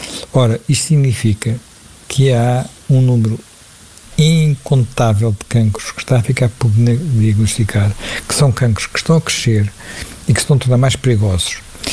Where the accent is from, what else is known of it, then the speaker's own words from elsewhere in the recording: Portugal; como portugueses, temos que ser mais exigentes e exigir respostas.